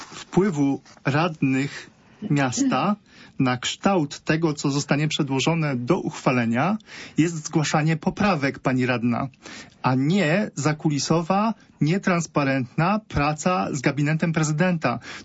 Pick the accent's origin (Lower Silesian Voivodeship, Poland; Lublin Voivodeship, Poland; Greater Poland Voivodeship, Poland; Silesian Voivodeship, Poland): Greater Poland Voivodeship, Poland; Poznań; jako poznaniak